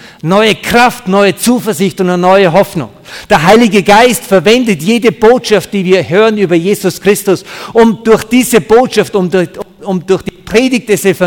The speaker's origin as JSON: {"language": "German", "region": "Upper Austria", "country": "Austria", "lives_now": "Burghausen, Germany", "said": "Aber wir kommen beide aus Oberösterreich, also nicht weit von hier. Ich bin geboren in einem kleinen Dorf an der Grenze vom Inn und meine Frau kommt aus Braunau am Inn. Deswegen war auch es naheliegend, dass wir nach Burghausen gezogen sind"}